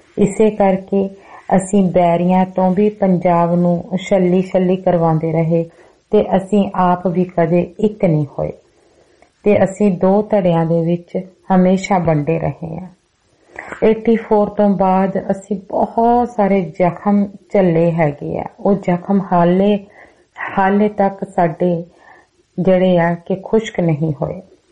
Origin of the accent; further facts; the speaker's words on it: Punjab, India; ਅਸੀਂ ਪੰਜਾਬ ਦੇ ਵਾਸੀ, ਪੰਜਾਬ ਦੇ ਵਿੱਚ ਵਸਣ ਵਾਲੇ, ਅਸੀਂ ਸਭ ਇੱਕ ਹੀ ਹਾਂ।